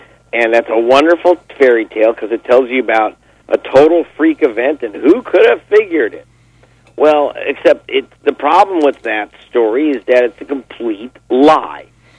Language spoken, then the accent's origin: English; California, United States; I grew up in California.